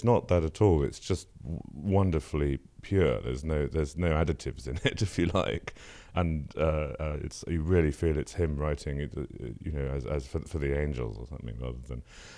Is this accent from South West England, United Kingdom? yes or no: no; London, United Kingdom; born there; I was born in North London, and my parents, my mother is an academic art historian and curator of exhibitions. My father is a translator of poetry.